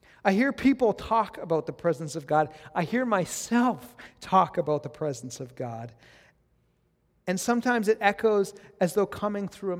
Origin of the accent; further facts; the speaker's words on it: Edmonton, Alberta, Canada; I grew up in Edmonton, and I went to Beulah Alliance Church